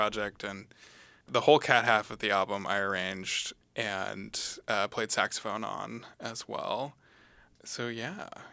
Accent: Seattle, Washington, United States; I ended up coming back to, I'm from Seattle originally, so I ended up coming back to Seattle

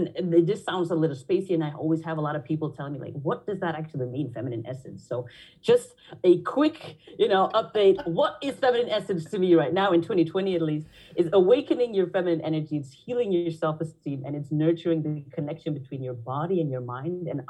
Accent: Belgium; now in Netherlands; I have a mixed background. I have a Nigerian father, a Belgian mother. But I grew up in Belgium, but I'm now living in the Netherlands. So I've been living here for 11 years because I studied here

